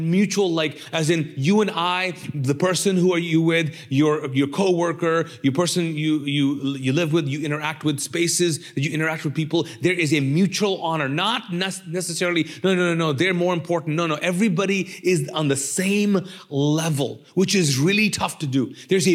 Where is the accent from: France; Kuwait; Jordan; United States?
Kuwait; I grew up in the Middle East and I grew up in not like poor Middle East. I grew up in Kuwait, which is one of the most richest countries in the world.